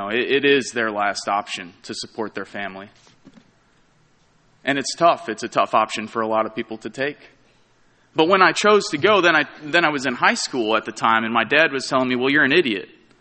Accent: Rust Belt, United States; I grew up in a Rust Belt area, it's all steel mill towns.

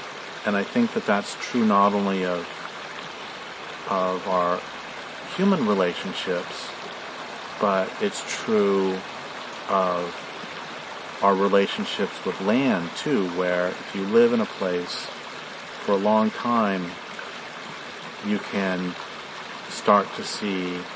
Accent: Colorado, United States; I grew up in Colorado, and I mean, to this day, it is hard for me to hear the sound of a meadowlark without tearing up

